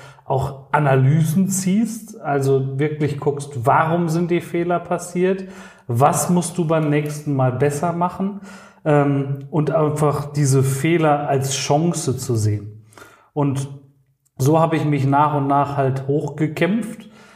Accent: Goch, North Rhine-Westphalia, Germany; Ich bin mit 16 Jahren gestartet, bin am Niederrhein geboren in Goch, kennt fast keiner, ist so nahe der niederländischen Grenze.

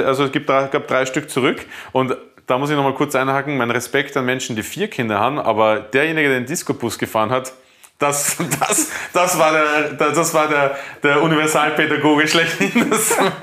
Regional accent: Bruck an der Leitha, Lower Austria, Austria; Das ist ja Bruck an der Leiter, wo ich aufgewachsen bin, ist ja, die Leiter ist der Grenzfluss zwischen Burgenland und Niederösterreich, also ich bin ja noch Niederösterreicher.

